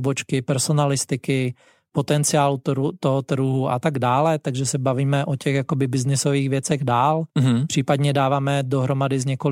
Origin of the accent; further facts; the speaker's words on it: Slovakia; now in Czech Republic; Já samozřejmě díky tomu, že jsem ze Slovenska, tak ty cesty jsem si musel hledat trošku jinak, protože nestudoval jsem tady střední školu, nemám tady rodinu